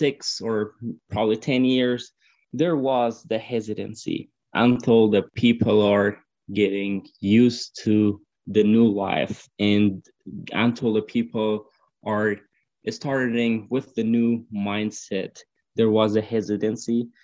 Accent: Kabul, Afghanistan; I was born in 1994 in Kabul.

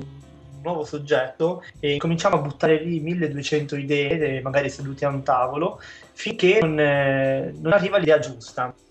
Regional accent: Genoa, Liguria, Italy; born there; nella regione dove sono nato io, a Genova, Liguria.

